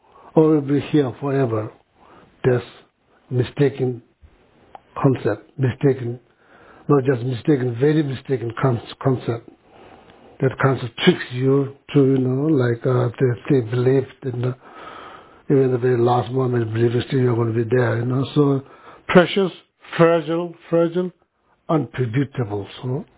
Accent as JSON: {"language": "English", "region": "Tibet", "country": "China", "tie": "born or raised there", "said": "Usually, that in my hometown, we have many of them in Tibet, of course."}